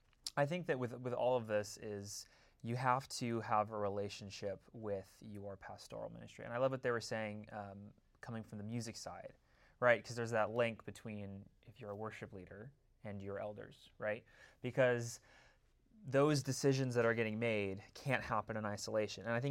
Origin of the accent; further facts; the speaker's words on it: Los Angeles, California, United States; I'm from Los Angeles. I live there with my wife, who is here also.